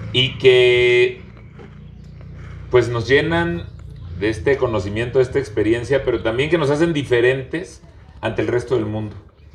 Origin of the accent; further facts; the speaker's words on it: Michoacán, Mexico; Allá en el oriente somos Mazahuas Otomís. Los presumo mucho y ese es el camino. Que las y los michoacanos, todos sepamos de qué estamos hechos. ¿De dónde venimos? Porque venimos de nuestras culturas originarias.